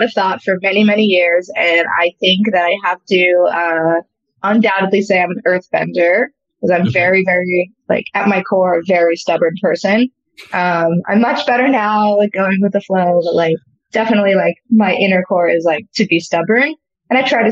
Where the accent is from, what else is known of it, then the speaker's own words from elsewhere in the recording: Los Angeles, California, United States; I'm from Los Angeles. Grew up going to the beach.